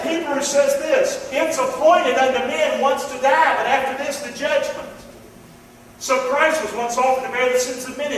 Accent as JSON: {"language": "English", "region": "the South", "country": "United States", "tie": "born or raised there", "said": "That's what growing up in the South gets you, you know?"}